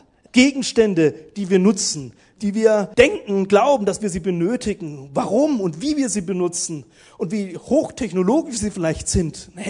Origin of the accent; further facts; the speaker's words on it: Italy; ich bin ja selber Italiener